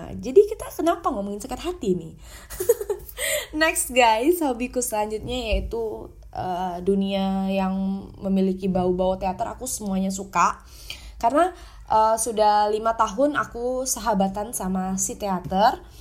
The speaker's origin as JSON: {"language": "Indonesian", "town": "Palembang", "region": "South Sumatra", "country": "Indonesia", "tie": "born or raised there", "said": "Aku lahir di Palembang, besar di Palembang, dan sekarang aku lagi di Palembang. Aku kelahiran tahun 2000"}